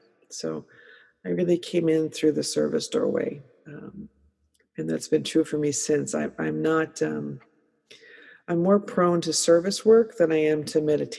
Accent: New Jersey, United States; So I grew up in New Jersey. If you've seen The Sopranos, those are my people.

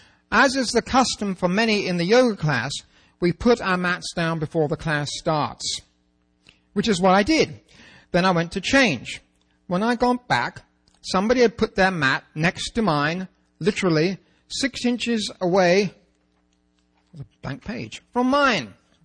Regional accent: England, United Kingdom; I'm English, and there are only four things I like

